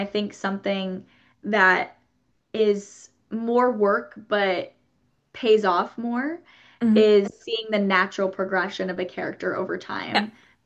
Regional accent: Kansas City, Missouri, United States; but I grew up in the Midwest in Kansas City.

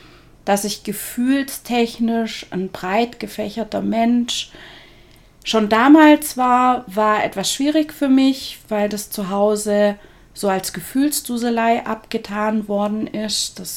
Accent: Markdorf, Baden-Württemberg, Germany; also born or lived in Friedrichshafen; Und ja, ich bin Bodenseekind, bin in Markdorf groß geworden. Das war, oder es ist eine badische Stadt. Bin aber in Friedrichshafen zur Schule, bin in Friedrichshafen geboren, das heißt, das ist wieder schwäbisch.

